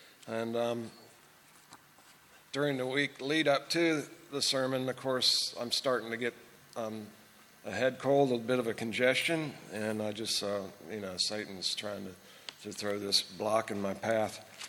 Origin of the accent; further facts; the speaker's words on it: Kansas, United States; And I grew up in Kansas. I would take my journey starting as a little boy.